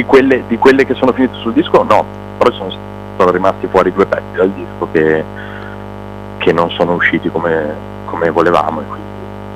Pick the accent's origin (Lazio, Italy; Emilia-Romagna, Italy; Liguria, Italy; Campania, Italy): Emilia-Romagna, Italy; Ravenna; Ma io sono di Ravenna, appunto